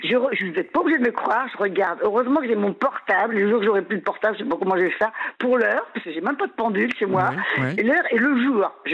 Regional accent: Algeria; born there; je suis pas née en France. Je suis née en Algérie.

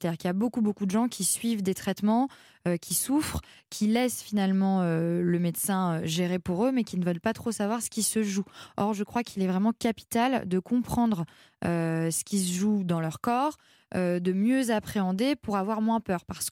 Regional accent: Saint-Malo, Brittany, France; Moi, les algues, oui, parce que je suis originaire de Saint-Malo

